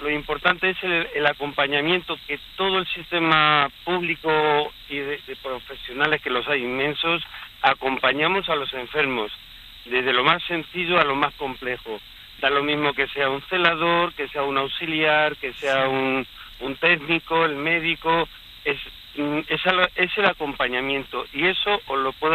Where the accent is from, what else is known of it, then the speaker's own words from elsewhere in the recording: Alcázar de San Juan, Castilla-La Mancha, Spain; yo soy de Castilla-La Mancha, de la provincia de Ciudad Real, Alcázar de San Juan.